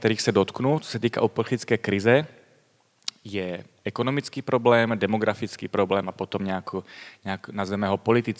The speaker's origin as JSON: {"language": "Czech", "town": "Bohumín", "region": "Moravian-Silesian Region", "country": "Czechia", "said": "jsem vyrůstal v křesťanských sborech. V Čechách pocházím z Bohumína, ze severní Moravy. Celý život jsem v církvi strávil v křesťanských sborech"}